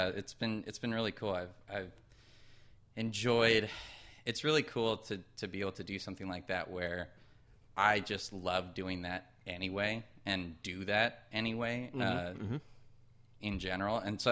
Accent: California, United States; now in Washington, United States; Well, I grew up in Orange County, which I dislike very much.

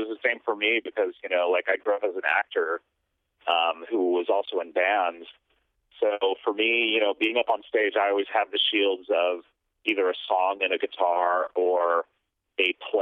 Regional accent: California, United States; I mean, we grew up in Orange County, which is about 45 minutes south of Hollywood.

